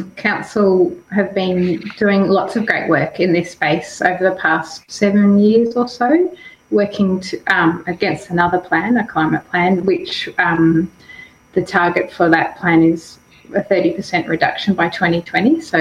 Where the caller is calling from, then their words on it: Healesville, Victoria, Australia; I'm calling from my home in Healesville, and I'm looking out across a very rainy valley.